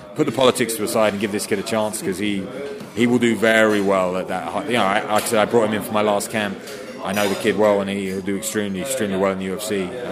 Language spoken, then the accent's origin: English; Colchester, East of England, United Kingdom; And I fought recently in England, in Colchester, basically my hometown.